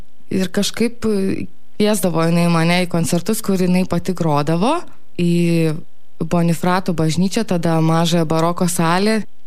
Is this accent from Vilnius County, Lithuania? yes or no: no; Mažeikiai, Telšiai County, Lithuania; born there; Pati aš esu gimus Mažeikiuose.